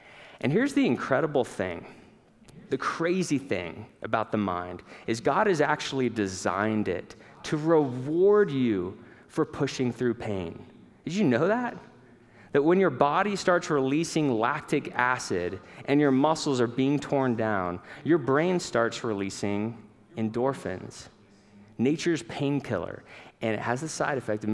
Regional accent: Fairbanks, Alaska, United States; I grew up in Fairbanks, Alaska, and there's a trail race there called the Equinox.

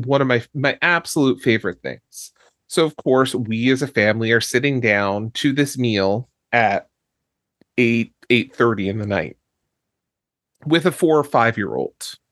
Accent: Newfoundland and Labrador, Canada; So growing up in Newfoundland

